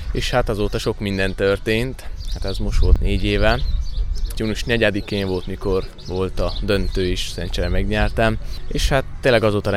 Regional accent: Székely Land, Romania; Én székely vagyok

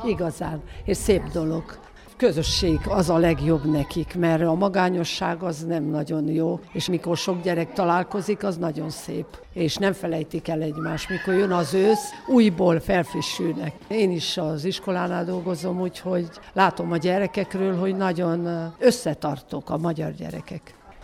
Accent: Deva, Hunedoara County, Romania; Igen, Déváról vagyunk

